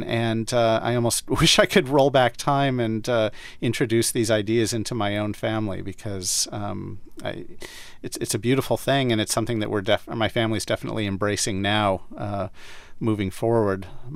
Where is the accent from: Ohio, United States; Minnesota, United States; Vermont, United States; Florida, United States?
Ohio, United States; Cleveland; I'm very, very much Eastern European Jewish, so no Mexican blood in me. I grew up Jewish in Cleveland, in the suburbs of Cleveland